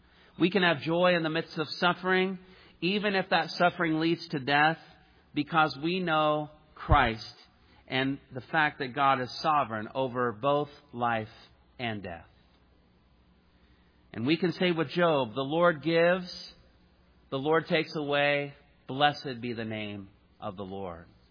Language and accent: English; Indiana, United States; And I was a kid from Indiana, but I was cheering for Illinois that day.